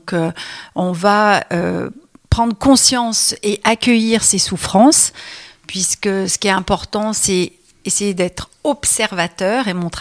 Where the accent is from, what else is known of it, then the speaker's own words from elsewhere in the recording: Grenoble, Auvergne-Rhône-Alpes, France; puisque comme je suis de Grenoble, je pratique aussi par téléphone